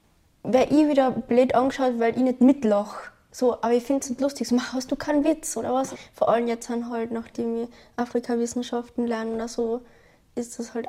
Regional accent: Carinthia, Austria; also wir sind halt in Kärnten aufgewachsen, ja, so ist es die Heimat, so man kennt sich da aus.

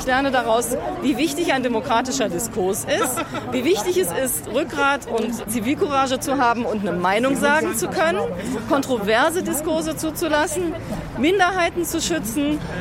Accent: Germany; Ich bin Deutsche.

